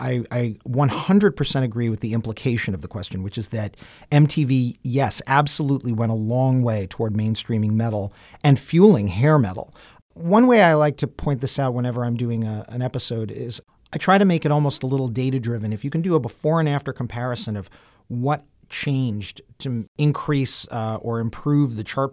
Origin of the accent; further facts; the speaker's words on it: New York City, New York, United States; and, you know, growing up in New York City, I remember on the streets, literally, what a huge, huge record that was.